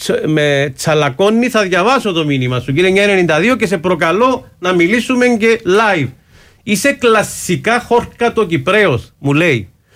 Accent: Vasileia, Kyrenia District, Cyprus; now in Limassol, Cyprus; Είμαι χορκάτης ρε φίλε, κατάγομαι από τη Βασίλια Γκερίνιας και εδώ και 52 χρόνια, 51 χρόνια κατοικώ Λεμεσό, 52 χρόνια, που το 74 κύριε. Δεν αρνούμε την καταγωγή μου

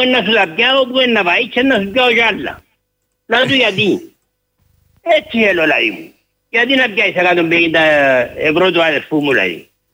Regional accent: Arakapas, Limassol District, Cyprus; είμαι από τον Αρακαπάν.

